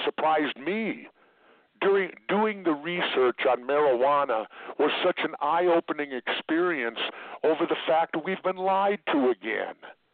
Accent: Minneapolis, Minnesota, United States; when I grew up in South Minneapolis, we had a small backyard, and my mom grew rhubarb and tomatoes every summer

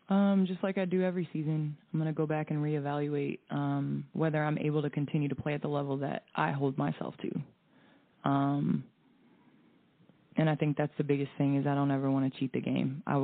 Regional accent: Chicago, Illinois, United States; And, you know, Chicago always holds a special place in my heart, you know. Being a Chicagoan is special. Being from here is special.

